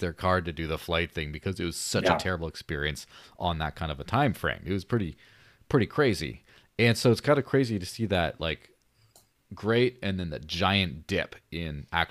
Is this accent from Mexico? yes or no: yes; Mexico; now in United States; like I grew up in Mexico. I remember the peso crisis of the 90s.